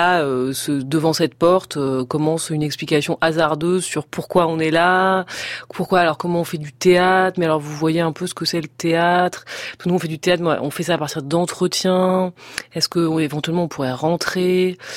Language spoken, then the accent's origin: French; Paris, Île-de-France, France; On arrive, on est des Parisiens, théâtreux, enfin, on est quelque chose dans leurs yeux